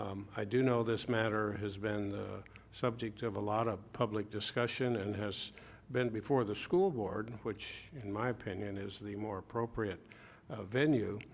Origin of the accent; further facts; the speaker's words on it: Santa Paula, California, United States; I grew up in Santa Paula, and I remember those homes back in the 50s and 60s